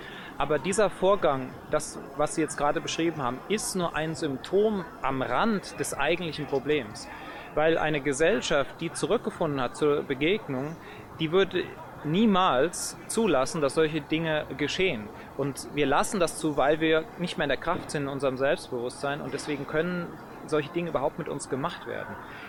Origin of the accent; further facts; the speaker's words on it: Germany; now in Switzerland; Ich komme aus der Schweiz, da wohne ich inzwischen, komme aber ursprünglich aus Deutschland